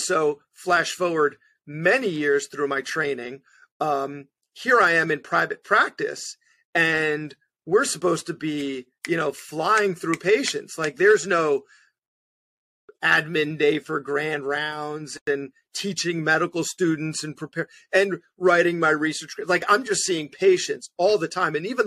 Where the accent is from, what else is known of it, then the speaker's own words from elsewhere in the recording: New York, United States; So I grew up, I guess, middle class, upper middle class Jewish kid on Long Island.